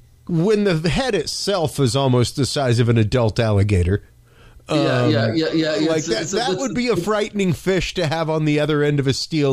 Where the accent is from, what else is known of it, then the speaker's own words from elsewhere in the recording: Houston, Texas, United States; I grew up on Buffalo Bayou in Houston.